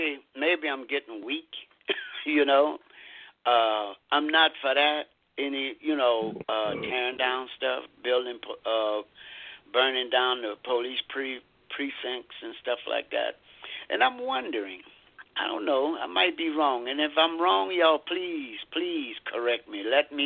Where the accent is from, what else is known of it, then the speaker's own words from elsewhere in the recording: Louisiana, United States; It don't it never did bother me because I'm from the South, too. I'm from Louisiana.